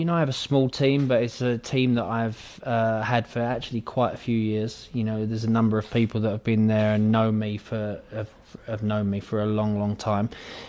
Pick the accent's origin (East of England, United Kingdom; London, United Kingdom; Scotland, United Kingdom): London, United Kingdom; You know, I'm from the part of London, I'm from East London.